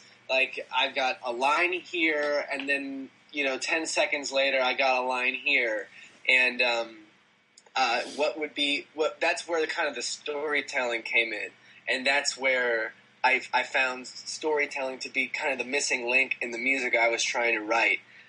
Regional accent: Chicago, Illinois, United States; I grew up in Chicago

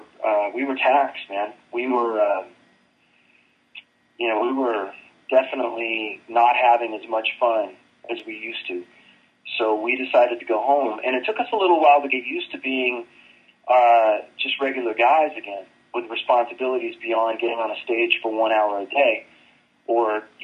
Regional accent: Sacramento, California, United States; we're all from Sacramento together.

